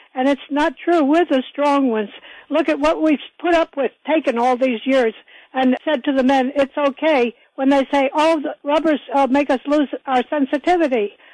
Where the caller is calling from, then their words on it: Manhattan, New York, United States; I'm calling from Manhattan.